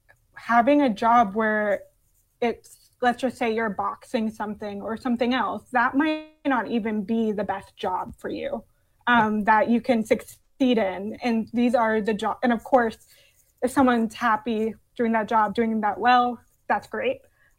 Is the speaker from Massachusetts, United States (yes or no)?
yes; Massachusetts, United States; Like Massachusetts hasn't done anything. And I was raised in Massachusetts.